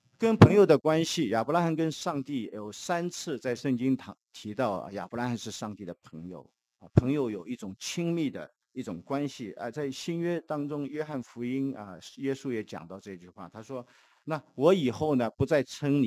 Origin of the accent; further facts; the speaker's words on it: Shanghai, China; 也有我们上海人、南方人的这个质